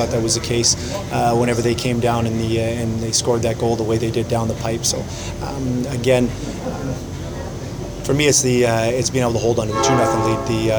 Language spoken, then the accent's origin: English; Manitoba, Canada; I was born and raised in Manitoba. I know what that logo means